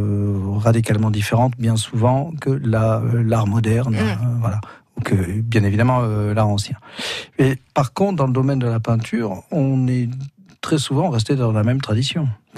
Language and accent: French; Strasbourg, Grand Est, France; il se trouve que moi je suis strasbourgeois